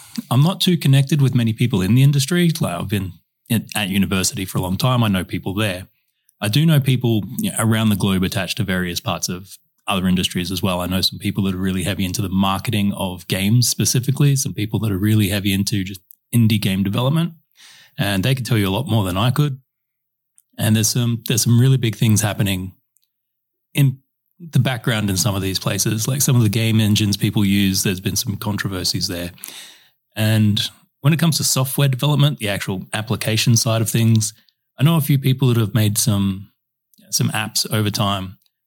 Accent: Perth, Western Australia, Australia; also born or lived in Werribee / Darwin; now in Ballarat, Australia; Where I grew up, well, I started in Darwin, and then I moved to Werribee, and then we went back to Darwin, and now I'm in Ballarat. But before all that, I came from Perth.

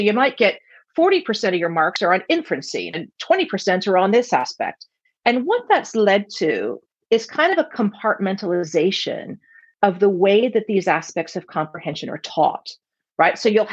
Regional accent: United States; now in United Kingdom; And of course, for Americans, and I'm American, that's easy, right?

